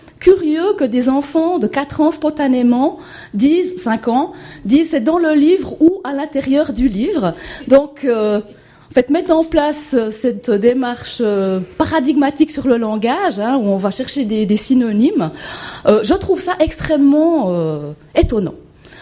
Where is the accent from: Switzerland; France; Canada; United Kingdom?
Switzerland; en tant que Suisse